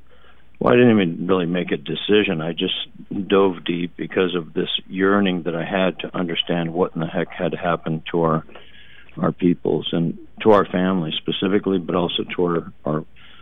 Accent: Portland, United States; Portland is my hometown, so to speak

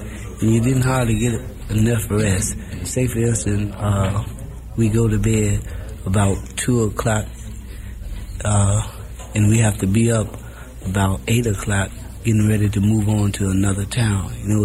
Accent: Birmingham, Alabama, United States; I'm from Birmingham, Alabama. I'm 18 years of age.

